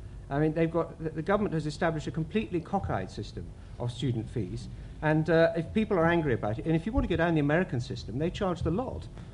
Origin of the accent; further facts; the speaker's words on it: London, United Kingdom; and I'm a Londoner myself, though I represent an Essex constituency